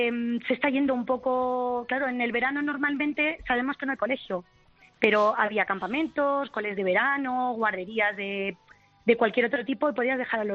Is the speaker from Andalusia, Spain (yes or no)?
no; Villarrobledo, Castilla-La Mancha, Spain; now in Albacete, Spain; Pues yo soy de Villarrobledo, en Albacete. Ajá. Ya llevo 10 años por cuestiones de trabajo viviendo en Albacete.